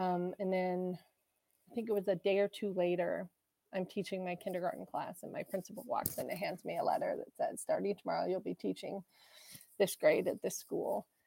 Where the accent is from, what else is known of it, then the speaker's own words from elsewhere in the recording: Wisconsin, United States; now in Idaho, United States; So my parents relocated. I grew up in Wisconsin, just outside of Madison.